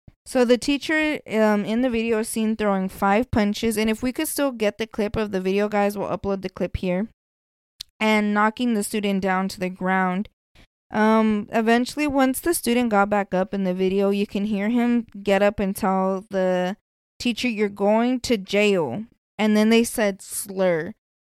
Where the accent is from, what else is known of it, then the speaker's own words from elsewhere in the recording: Las Vegas, Nevada, United States; But I'm going to say this, and this is coming from somebody who's born and raised in Vegas.